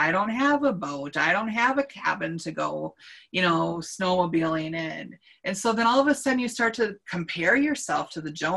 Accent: Minnesota, United States; moved away; many of my friends and family members are back in Minnesota where I grew up and worked.

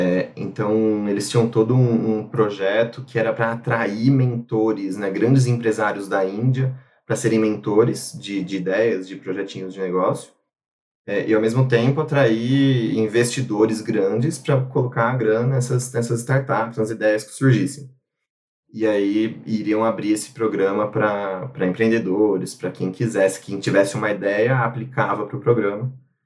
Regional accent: São Carlos, São Paulo, Brazil; Eu acabei fugindo de São Carlos e fui fazer faculdade em Florianópolis.

